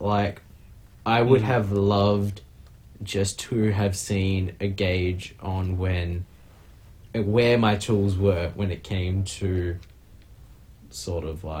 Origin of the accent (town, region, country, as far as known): Australia